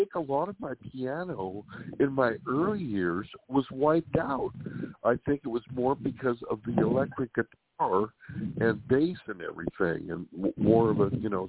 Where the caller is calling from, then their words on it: California, United States; from California.